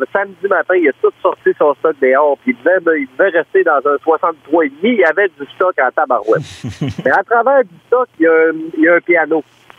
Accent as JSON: {"language": "French", "town": "Drummondville", "region": "Quebec", "country": "Canada", "said": "Moi, je viens de Drummond, bien fier de ma ville, bien fier de ceux qui restent là."}